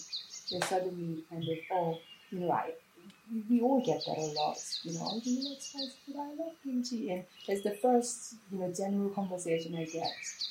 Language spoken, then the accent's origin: English; Canada; also born or lived in Hong Kong; I'd say I'm Canadian because I identify more in a Canadian valley than Hong Kong. But at the same time, I feel like it's both, but I couldn't, like you say, I couldn't claim that I'm from Hong Kong. Or Canadian either.